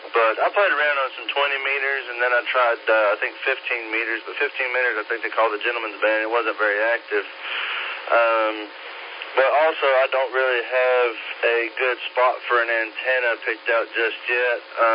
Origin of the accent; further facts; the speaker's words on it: Pisgah Forest, North Carolina, United States; I'm from the Pisgah Forest area.